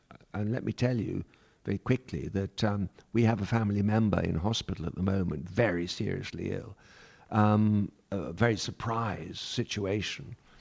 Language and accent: English; Ireland; and I count myself as Irish